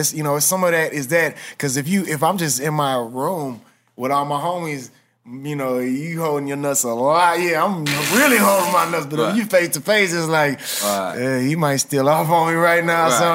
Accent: Houston, Texas, United States; growing up in Houston, I wasn't a part of the battle rap scene.

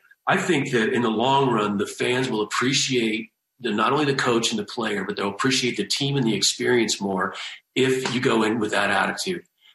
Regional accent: Cupertino, California, United States; born there; Yeah, I was born in Cupertino in San Jose

